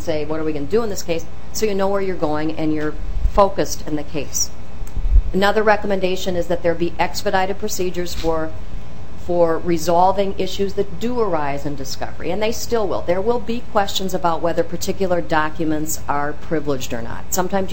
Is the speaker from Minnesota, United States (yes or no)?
yes; Moorhead, Minnesota, United States; I'm a child of the prairie. I grew up in Moorhead, Minnesota.